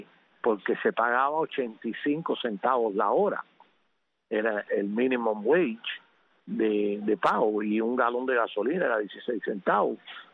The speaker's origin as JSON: {"language": "Spanish", "town": "Los Pinos", "region": "Havana", "country": "Cuba", "tie": "born there", "said": "Bueno, yo nací en Los Pinos, fuera de La Habana, en un barriecito que se llamaba Miraflores."}